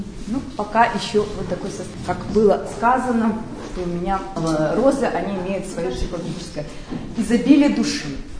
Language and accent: Russian; Ural, Russia; раз мы с Урала